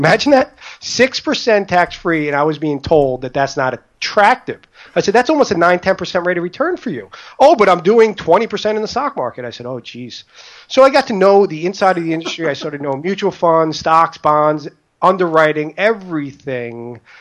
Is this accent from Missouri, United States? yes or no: no; Staten Island, New York, United States; I grew up in Staten Island, New York, outside of New York City.